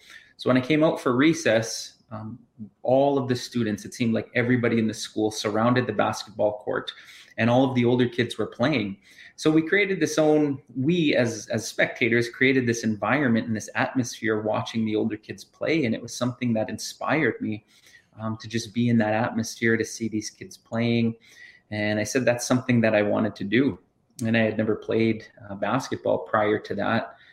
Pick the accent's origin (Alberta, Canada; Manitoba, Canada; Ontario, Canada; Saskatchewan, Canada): Saskatchewan, Canada; That's my given name, and I'm from Thunderchild First Nation.